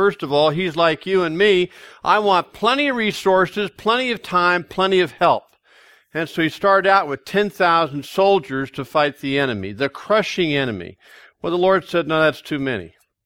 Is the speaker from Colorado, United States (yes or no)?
yes; Colorado Springs, Colorado, United States; And so there we are growing up in Colorado Springs.